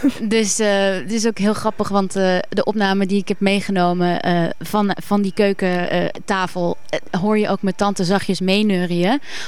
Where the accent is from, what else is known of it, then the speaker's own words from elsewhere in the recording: Brazil; moved away as an adult; also born or lived in Netherlands; now in Amsterdam, Netherlands; Mijn moeder is Braziliaanse. Mijn vader is Nederlander. Ik ben in Nederland geboren. Maar ik heb de helft van mijn leven in Brazilië gewoond. Dus het is echt 50-50.